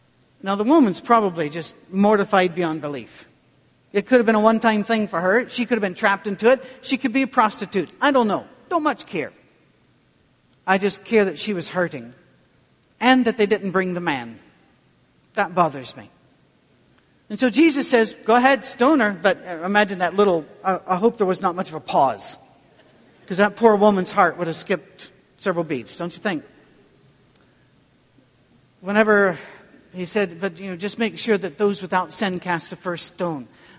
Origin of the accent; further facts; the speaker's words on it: United Kingdom; Now, I don't dance because I'm British.